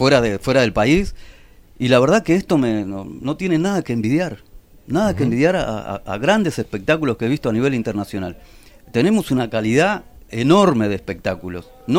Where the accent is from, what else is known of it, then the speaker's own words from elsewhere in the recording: Uruguay; porque a mí me provoca orgullo como uruguayo